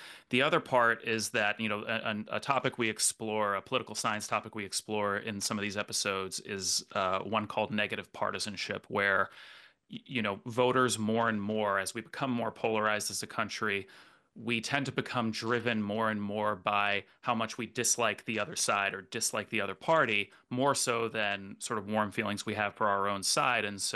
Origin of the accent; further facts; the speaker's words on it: Rhode Island, United States; I'm originally from Rhode Island, and we have our own set of scandalous politicians from when I was growing up